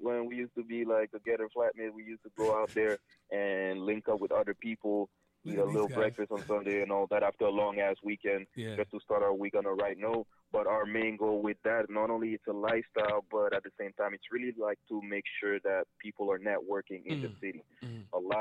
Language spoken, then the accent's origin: English; Montreal, Quebec, Canada; but you from the West, I'm from the East.